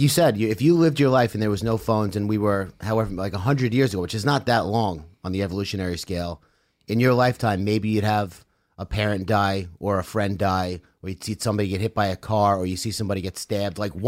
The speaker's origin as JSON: {"language": "English", "country": "Ireland", "said": "Well, I'm Irish, so yeah, it was."}